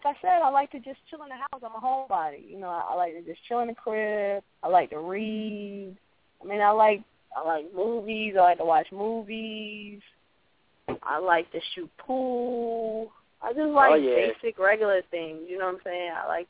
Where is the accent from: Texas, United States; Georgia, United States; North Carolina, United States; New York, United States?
Georgia, United States; No, I'm from Georgia, sweetheart.